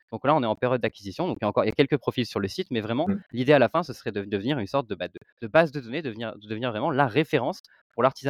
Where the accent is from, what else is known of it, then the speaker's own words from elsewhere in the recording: Provence-Alpes-Côte d'Azur, France; also born or lived in Paris; je suis originaire du sud de la France, c'est là que j'ai grandi plus précisément en Provence, entre mer et montagne si je peux dire ça. Et j'ai passé les cinq dernières années à Paris pour faire mon diplôme.